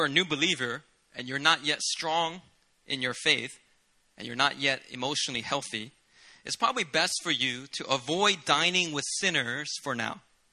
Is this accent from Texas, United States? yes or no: no; Philadelphia, Pennsylvania, United States; I grew up in Philadelphia. I went to high school where there was a big community of gay, lesbian, transgender.